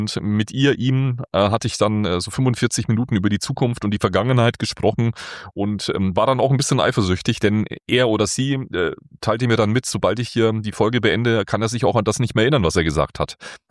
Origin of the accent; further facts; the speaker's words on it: Southern Germany, Germany; now in Berlin, Germany; wenn ich in meiner Heimat im Süden Deutschlands unterwegs bin